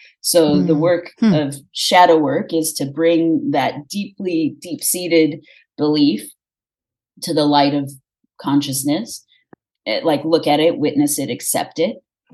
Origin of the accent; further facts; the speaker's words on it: California, United States; born there; I was born in California